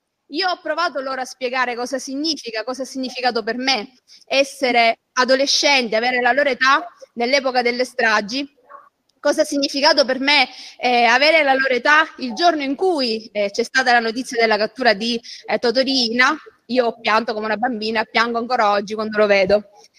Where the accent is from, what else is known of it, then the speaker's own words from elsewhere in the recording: Sicily, Italy; io sono siciliana, quindi per me questo progetto è stato particolarmente importante.